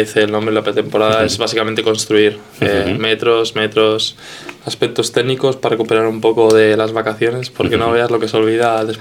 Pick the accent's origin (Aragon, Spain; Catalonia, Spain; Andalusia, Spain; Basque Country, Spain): Catalonia, Spain; Sant Boi de Llobregat; yo siempre he sido el Samboy, soy una persona de Samboy Llobregat